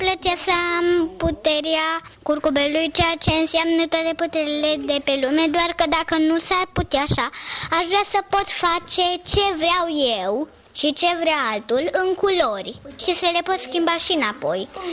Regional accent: Romania; dar chiar dacă sunt român, cânt muzică moldovenească.

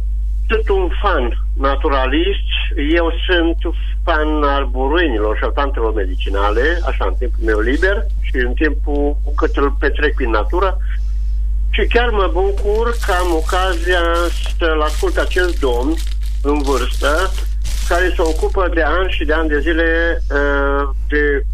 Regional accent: Târgu Mureș, Mureș County, Romania; sunt din Târgu Mureș.

